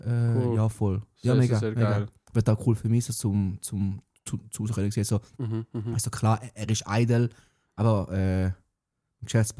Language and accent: German; Switzerland